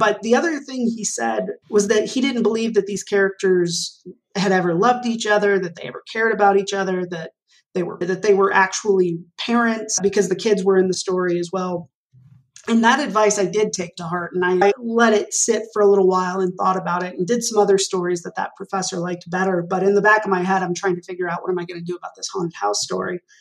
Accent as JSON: {"language": "English", "town": "Arlington", "region": "Texas", "country": "United States", "tie": "born or raised there", "said": "growing up in Arlington, Texas, I hadn't really been around."}